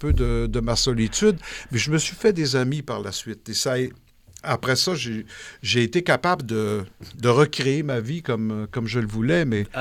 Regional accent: Quebec, Canada; Tu arrives de la campagne, tu as un accent forcément qui est très différent de ceux de la ville. Je venais de la Beauce

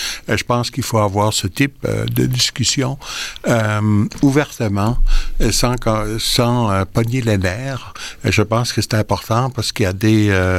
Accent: Flanders, Belgium; Moi, je suis flamand.

